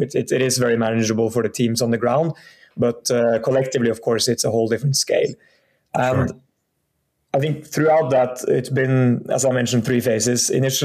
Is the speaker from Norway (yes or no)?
yes; Norway; English is a second language; moved away as an adult; also born or lived in United Kingdom / United States; now in Singapore; I'm from Norway. I've been growing up there and then studied in the UK and the US. Live now out of Singapore for what's becoming soon 9 years. So it's a quite global background